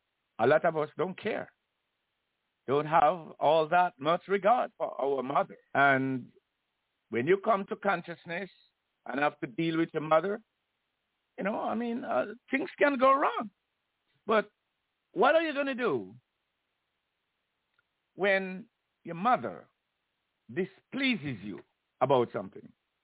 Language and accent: English; Jamaica; I can tell you for myself that I grew up in the Christian church in Jamaica.